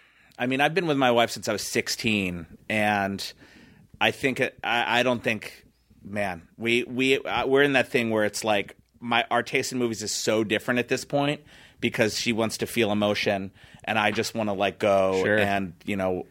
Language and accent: English; Philadelphia, Pennsylvania, United States; I was from Philly.